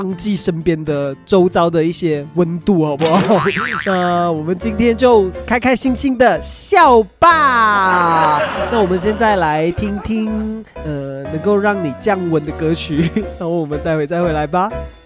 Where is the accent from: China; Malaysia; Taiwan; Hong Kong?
Malaysia; now in South Korea; 身为马来西亚人的我，其实放暑假对于我来说是蛮新的一个东西，因为我们的国家是没有放暑假的。